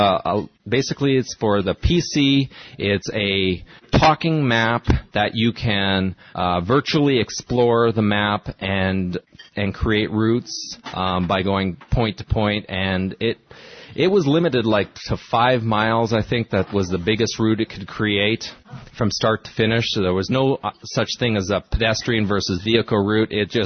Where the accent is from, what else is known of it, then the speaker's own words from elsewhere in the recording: Canada; I'm a Canadian. I went to school at Carleton University in Ontario